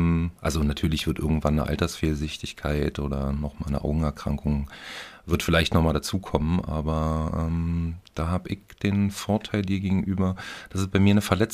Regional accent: Berlin, Germany; Ich bin gebürtiger Berliner, richtig. Sogar Ostberliner. Also so eine Art Migrationshintergrund als alter DDR-Bürger.

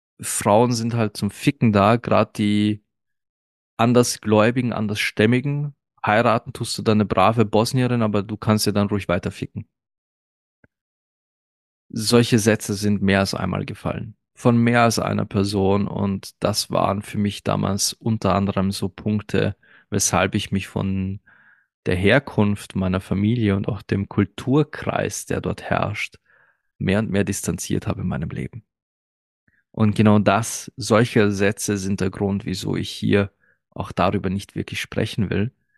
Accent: Austria; Ich selbst sehe mich als Österreicher, weil ich hier in Österreich aufgewachsen bin.

